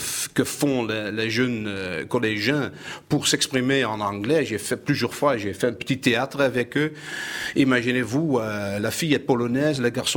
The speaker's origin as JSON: {"language": "French", "country": "Netherlands", "tie": "born or raised there", "second_language": "French", "said": "j'ai passé mon enfance en Hollande à la frontière allemande, à 20 km de la frontière allemande."}